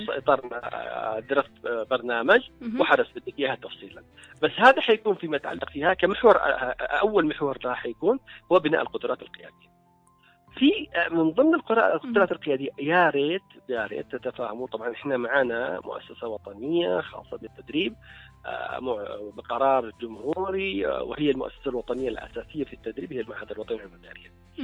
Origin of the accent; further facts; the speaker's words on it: Yemen; هل في شبكات خاصة بدعم قيادات النساء مثلا عندنا في اليمن؟